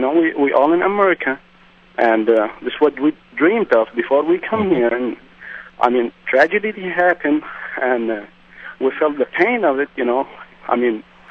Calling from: Cary, North Carolina, United States; I'm calling from Cary, North Carolina.

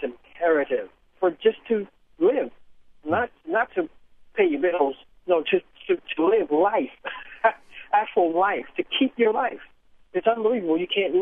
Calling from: Oakland, California, United States; I'm calling from Oakland.

